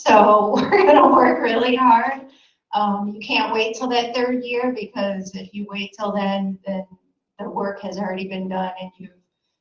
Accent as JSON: {"language": "English", "town": "Eastpointe", "region": "Michigan", "country": "United States", "tie": "born or raised there", "lives_now": "Birmingham, United States", "said": "So I grew up in East Point, graduated from East Detroit. I went to college at U of D and lived on campus. And then I lived in Grosse Pointe Park for a while, and now I live in Birmingham."}